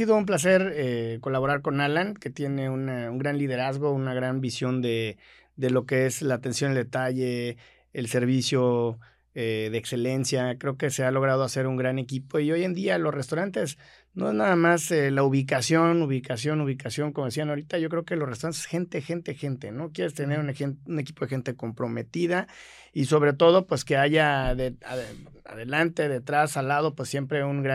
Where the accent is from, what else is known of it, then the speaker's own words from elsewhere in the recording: Acapulco, Guerrero, Mexico; now in Monterrey, Mexico; ahorita vengo particularmente de México, pero bueno, yo soy acapulqueño de corazón, de hueso colorado, nacido bajo las palmeras y el sol, pero ahora ya también con carta de naturalización regia